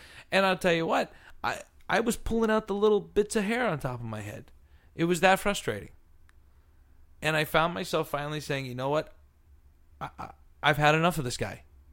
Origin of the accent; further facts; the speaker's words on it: California, United States; since I come from California, we're going to pick California first.